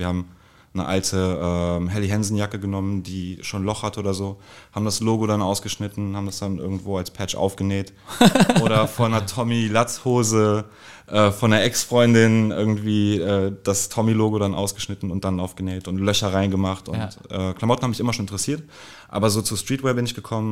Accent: Bonn, North Rhine-Westphalia, Germany; Nein, ich komme aus Bonn. Ist halt aber nicht weit weg von Köln. Also ich sage immer, das ist die schönste Vorstadt oder der schönste Vorort von Köln.

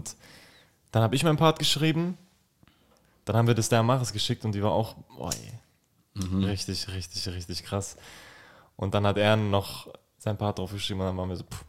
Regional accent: Greding, Bavaria, Germany; ich bin aufgewachsen in Greding, das mhm. ist hier in der Nähe, und da ist, glaube ich, heute immer noch 30% AfD-Wähler oder sowas.

